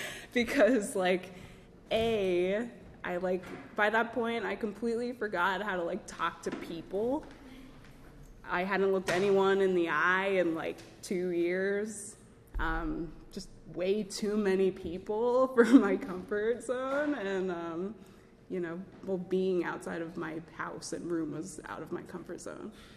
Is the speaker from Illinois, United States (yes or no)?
no; New York City, New York, United States; I grew up in a really nice home. I'm from the Bronx. I still live there, like, all the way uptown, the 1 train, Riverdale.